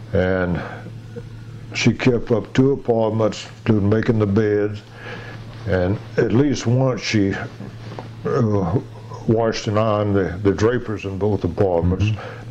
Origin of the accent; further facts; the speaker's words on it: the South, United States; since I was from the South, I had put Charleston Navy Yard